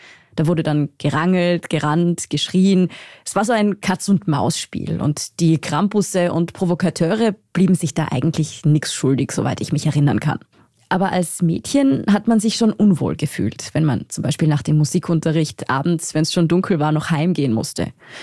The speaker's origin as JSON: {"language": "German", "region": "Tyrol", "country": "Austria", "tie": "born or raised there", "said": "Ich bin ja in Tirol aufgewachsen, in einem Dorf im Pitztal. Das müssen Sie jetzt nicht kennen, aber es ist jedenfalls ziemlich ländlich dort."}